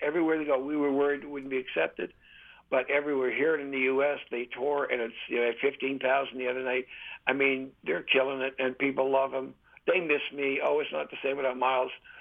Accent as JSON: {"language": "English", "town": "Waverley", "region": "Nova Scotia", "country": "Canada", "tie": "born or raised there", "said": "Jim Hemman, who I grew up with here in Waverly"}